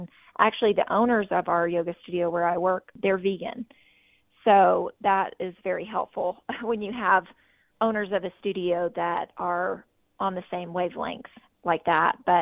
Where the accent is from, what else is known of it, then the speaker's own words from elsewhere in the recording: Mississippi, United States; moved away as an adult; now in Washington, United States; I'm from the South, so definitely not the vegan culture down in Mississippi where I'm from. But I grew up down there and I went to college in Mississippi at the University of Mississippi, and I moved to D.C. Right after college